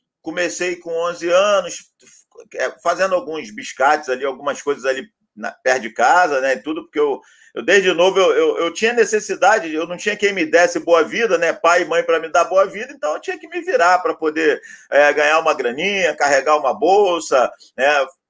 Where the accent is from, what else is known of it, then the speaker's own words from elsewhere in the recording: Rio de Janeiro, Brazil; Veja bem, eu sou aqui do Rio de Janeiro, né? Como boa parte das pessoas, eu sou de uma família assim muito pobre, né?